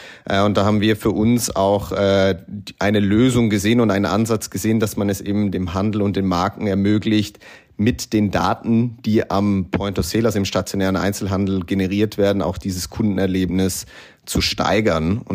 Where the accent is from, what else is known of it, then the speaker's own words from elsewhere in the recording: Switzerland; Ich war als Schweizer